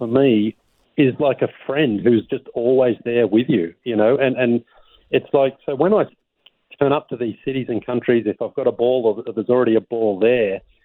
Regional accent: Australia; I never imagined as well as a kid growing up in Australia that one day I would have been on NBA TV having a show

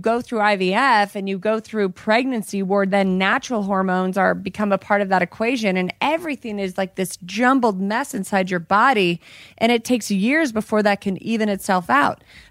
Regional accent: Colorado, United States; In my home state. In my home state where I'm from.

